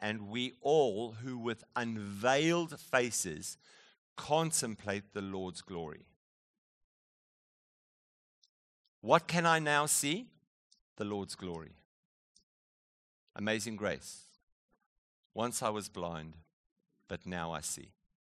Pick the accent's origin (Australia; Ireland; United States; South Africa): South Africa; when we visit South Africa and I come back from South Africa, I seem to not be talking about parking my car. I talk about park my car. I'm going to park my car in the garage. Because I've been around some of my fellow South Africans.